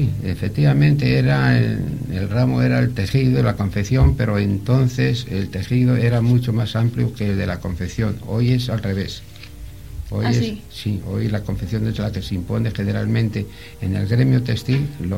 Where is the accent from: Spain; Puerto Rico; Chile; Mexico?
Spain; Siete Villas, Cantabria; en realidad yo no soy de Laredo. Yo desciendo de un pueblo de aquí de la provincia, concretamente de Sietevillas.